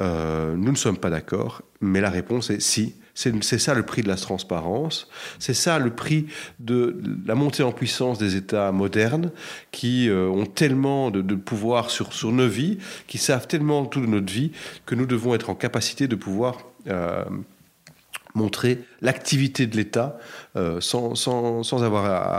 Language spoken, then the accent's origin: French; Belgium; Je pense que l'exemple le plus dur pour nous à entendre en tant que Belges, parce que c'est quelque chose qui nous touche profondément